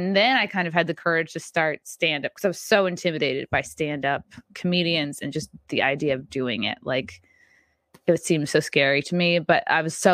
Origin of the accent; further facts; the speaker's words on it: New York, United States; I mean, I'm actually from Long Island.